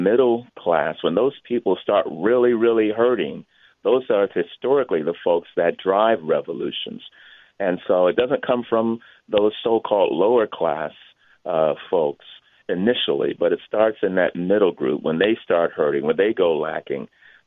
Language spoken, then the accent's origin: English; United States; used to have a sense of feeling some small measure of pride, as well as security in the fact of being an American.